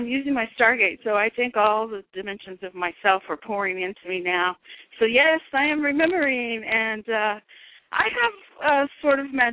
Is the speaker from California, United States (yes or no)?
yes; California, United States; I'm the one from California.